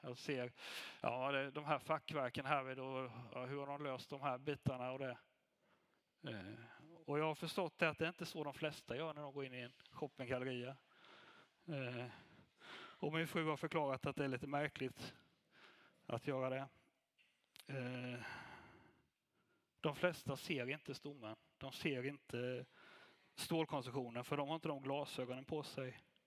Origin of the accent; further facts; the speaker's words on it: Sweden; Jag är människa, jag är man, jag är svensk, jag har ett visst yrke och så vidare.